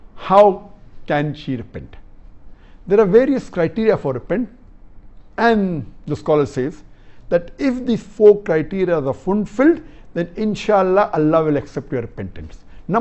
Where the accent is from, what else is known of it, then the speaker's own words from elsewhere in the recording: Magura, Khulna Division, Bangladesh; I am from Magura, Bangladesh.